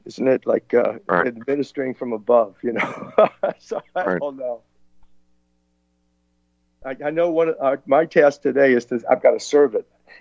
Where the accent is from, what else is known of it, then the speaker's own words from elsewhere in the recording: Hawaii, United States; now in Florida, United States; I came from Hawaii. I'm in temporary residence right now in Florida